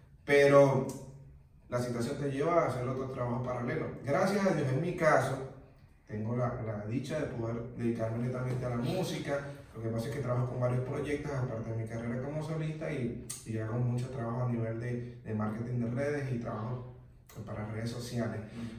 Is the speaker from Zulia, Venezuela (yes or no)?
no; Cumaná, Sucre, Venezuela; moved away; como inmigrante, cuando salí de Venezuela, para los que no saben, yo soy de Cumaná, donde están las playas, playas riquísimas